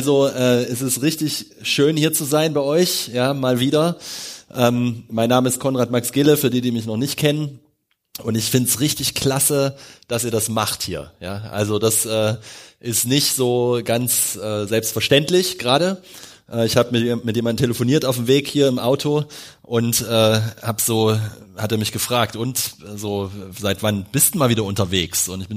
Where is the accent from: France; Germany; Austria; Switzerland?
Germany; Euskirchen, North Rhine-Westphalia; wir sind aus Euskirchen, das ist in der Nähe von Köln